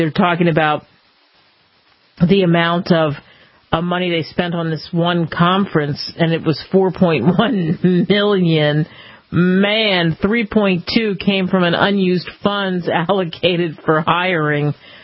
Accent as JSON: {"language": "English", "town": "Philadelphia", "region": "Pennsylvania", "country": "United States", "tie": "born or raised there", "said": "Sadly, in my hometown, they're talking about six people who have died in this Philadelphia building collapse."}